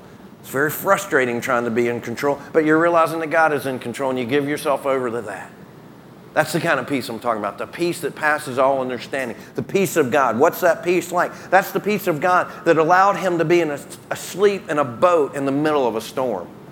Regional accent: the South, United States; Now, I'm from the South, so I can, you know, play around like that.

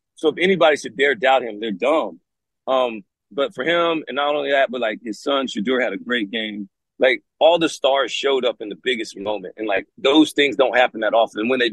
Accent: Alabama, United States; I'm growing up in Alabama. I didn't like the Falcons as much, but I love the Atlanta Braves.

